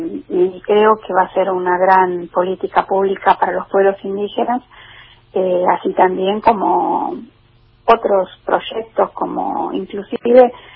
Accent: Argentina

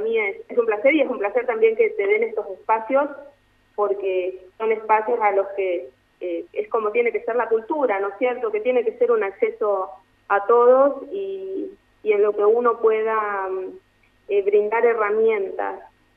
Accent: Resistencia, Chaco, Argentina; also born or lived in Clorinda, Formosa; soy nacida en Clorinda Formosa, tengo sangre guaraní, soy mujer guaraní, pero fui criada en Resistencia Chaco, donde la comunidad Om Toba es muy fuerte.

